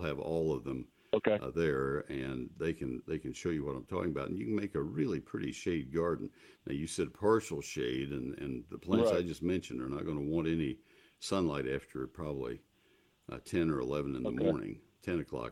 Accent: College Station, Texas, United States; also born or lived in Dallas-Fort Worth; Now, I'm from the Dallas-Fort Worth area, so that always was in my mind. But I also grew up in College Station and had a heavy influence on the nurseries in Houston, and spent a lot of time traveling Texas with my dad

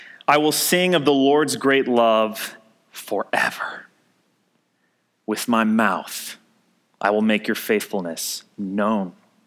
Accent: Southern United States, United States; I was living in England. I was from the South, and nobody cared about country music

